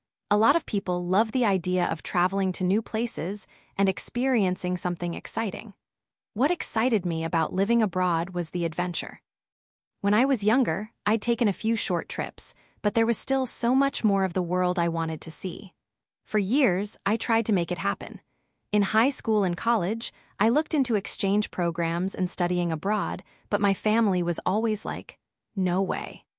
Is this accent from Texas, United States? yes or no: yes; Texas, United States; now in Lyon, France; as a Texan, I'm outgoing and want to make friends and build a community.